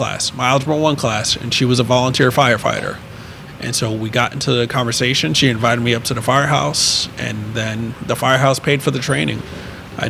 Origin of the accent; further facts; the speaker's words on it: New Jersey, United States; So when I moved to Maryland from Jersey, New Jersey, that's where I grew up and raised. I didn't know what I wanted to do yet because, you know, city life, there wasn't any much aspirations.